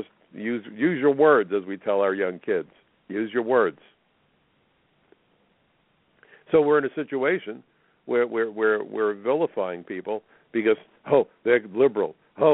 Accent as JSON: {"language": "English", "town": "Brooklyn", "region": "New York", "country": "United States", "said": "I'm from Brooklyn, New York, and I'm a lifelong Democrat, but first and foremost, I'm an American"}